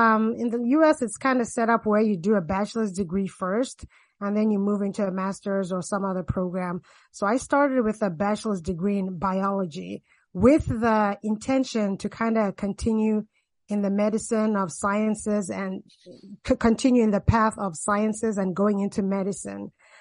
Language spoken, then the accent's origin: English; Zambia; I went to both primary and secondary school in Zambia, and then I actually did 1 year at the university there.